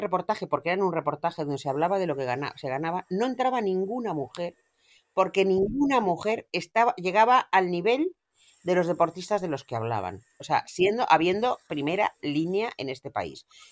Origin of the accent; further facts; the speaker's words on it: Spain; estoy muy orgullosa como española